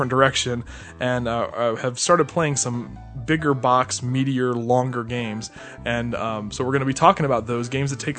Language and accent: English; Texas, United States; now in Florida, United States; And I'm from Texas, where it never hardly ever snows.